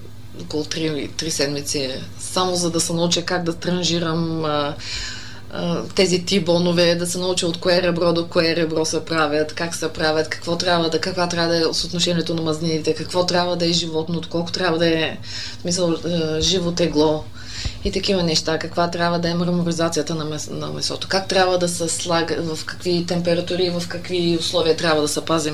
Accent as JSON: {"language": "Bulgarian", "town": "Kardzhali", "region": "Kardzhali Province", "country": "Bulgaria", "tie": "born there", "also_born_or_lived": "Istanbul", "moved": "as an adult", "said": "Аз съм родена в Кърджали и 89-та отидах да уча архитектура в Истанбул. В Истанбул се запознах с съпруга си, роди ми се момченцето там и до 5-ти клас фактически моя син учи в Истанбул. И 2011-та се преместихме тук."}